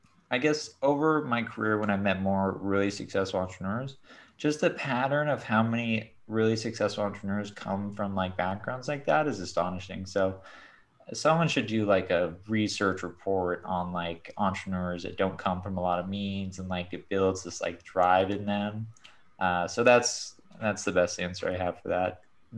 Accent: San Clemente, California, United States; But growing up in San Clemente, I think amplified that a little bit. Because it's a very affluent neighborhood. It's like near Laguna Beach.

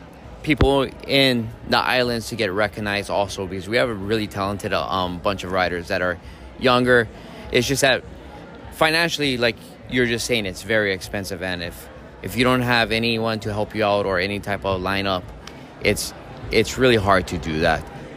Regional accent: Honolulu, Hawaii, United States; I'm from Honolulu, Oahu.

